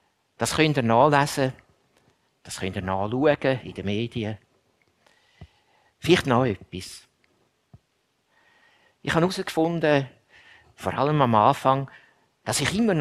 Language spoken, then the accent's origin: German; Switzerland; Wir bei uns in der Schweiz überlegen, ist es dann der zweite Durchgang.